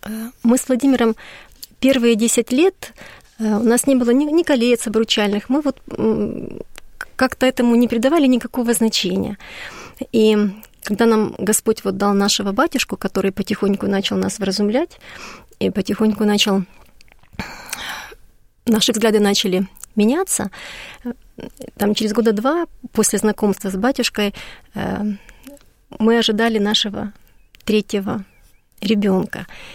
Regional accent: Kyiv, Ukraine; Нет, я была киевлянка

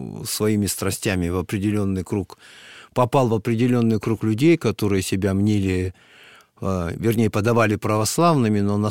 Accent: Zabaykalsky Krai, Russia; Я рос в Забайкалье. Вот, учился в Забайкалье.

